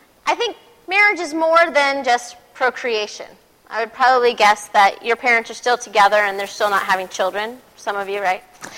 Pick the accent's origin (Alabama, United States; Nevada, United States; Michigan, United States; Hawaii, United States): Nevada, United States; Las Vegas; Come on, I grew up in Vegas.